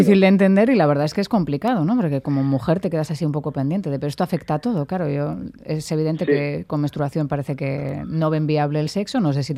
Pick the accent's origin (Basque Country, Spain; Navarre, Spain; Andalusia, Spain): Basque Country, Spain; nosotros entendemos como vascos que somos como Dios manda